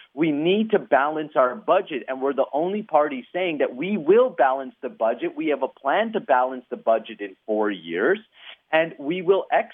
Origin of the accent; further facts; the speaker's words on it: Canada; And as a Canadian small business owner, we will get out of your way so you can run your business.